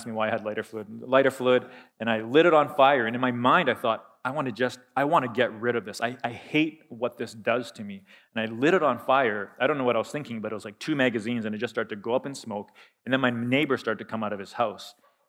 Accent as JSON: {"language": "English", "town": "Calgary", "region": "Alberta", "country": "Canada", "tie": "born or raised there", "said": "I was born and raised in Calgary"}